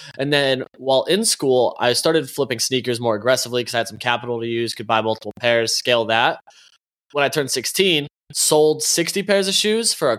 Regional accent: Connecticut, United States; Yeah, so I'm from a small town in Connecticut. Came from a low income, like, I guess you could say medium income, but the town I lived in was, like, relatively wealthy except for my family and a handful of others.

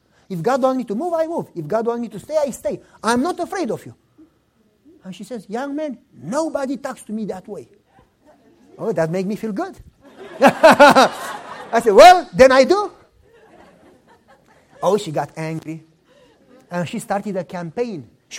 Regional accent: Romania; English is a second language; moved away as an adult; now in United States; I am poorer than you. I came from Romania. I have nothing.

